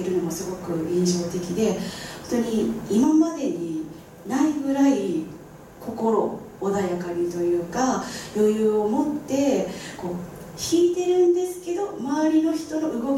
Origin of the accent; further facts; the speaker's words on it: Nagasaki, Japan; 曲紹介の中で私が長崎出身だっていうことをちょっと話したんですね。